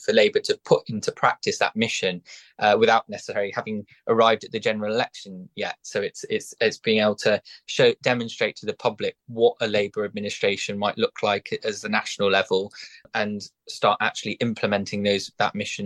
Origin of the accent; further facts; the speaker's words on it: Plymouth, South West England, United Kingdom; So I was born in Plymouth in Devonport, an area which experiences a lot of has experienced a lot of those sort of antisocial behaviour